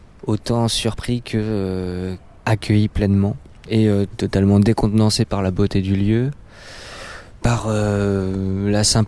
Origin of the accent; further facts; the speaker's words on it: Brittany, France; parce que je suis breton et la fête fait partie de la culture bretonne